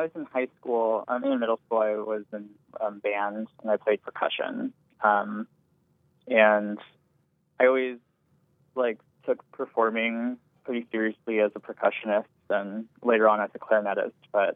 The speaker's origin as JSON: {"language": "English", "town": "Marietta", "region": "Georgia", "country": "United States", "tie": "born or raised there", "also_born_or_lived": "Baltimore / Princeton", "lives_now": "Philadelphia, United States", "said": "So I grew up in Marietta, Georgia, and I then moved to Baltimore for college and then went to Princeton for grad school. Now I'm in Philadelphia."}